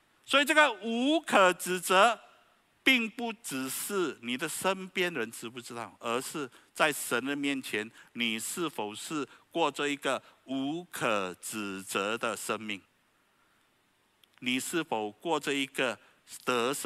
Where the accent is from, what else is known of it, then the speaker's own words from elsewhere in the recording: Malaysia; 我是从马来西亚来